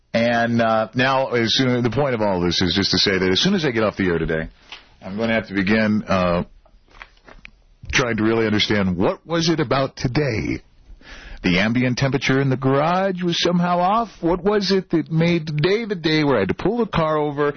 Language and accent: English; Duluth, Minnesota, United States; And I'm from Duluth, Minnesota. It's my hometown. I've driven in a lot of this kind of weather.